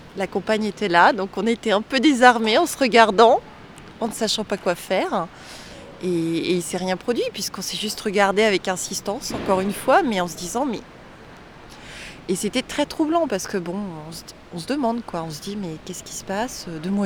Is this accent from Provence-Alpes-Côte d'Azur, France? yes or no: no; Paris, Île-de-France, France; on est de Paris, dans une mégalopole, mégalopole, je ne sais plus, dans une très grande ville avec énormément de monde.